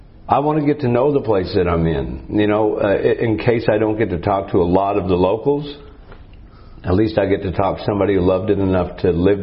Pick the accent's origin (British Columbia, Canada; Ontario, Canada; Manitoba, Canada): Manitoba, Canada; Winnipeg; born there; But I was born in Canada, in Manitoba.